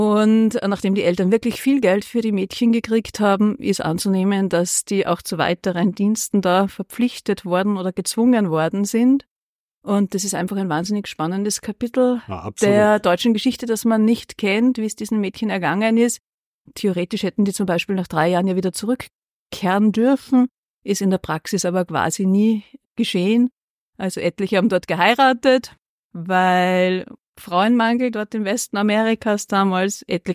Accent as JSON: {"language": "German", "town": "Gallneukirchen", "region": "Upper Austria", "country": "Austria", "tie": "born or raised there", "lives_now": "Linz, Austria", "said": "ich komme natürlich aus Oberösterreich, genauer gesagt aus dem Müllviertel. Ich bin in Gallnerkirchen aufgewachsen, bis mich die Liebe nach Linz geführt hat, wo ich bis heute wohne."}